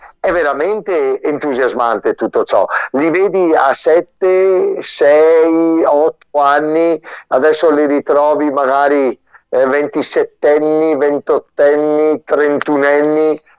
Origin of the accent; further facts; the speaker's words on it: Germany; now in Nebbiù, Italy; io sono nato e cresciuto in Germania, poi dalla Germania sono arrivato qua a Nebbiù